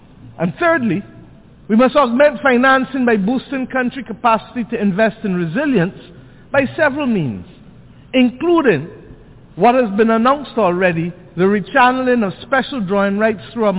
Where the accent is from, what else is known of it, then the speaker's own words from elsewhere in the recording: Barbados; We birthed in my home country the first ever global agenda for small island developing states, which became known as the Barbados Program of Action.